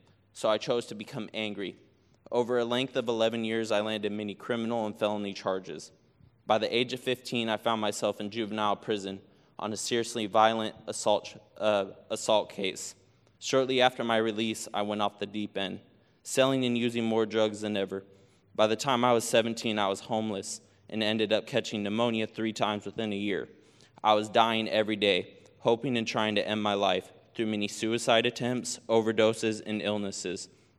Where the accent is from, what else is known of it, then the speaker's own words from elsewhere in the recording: Bremerton, Washington, United States; I'm from Bremerton, Washington. As a kid, I moved around a lot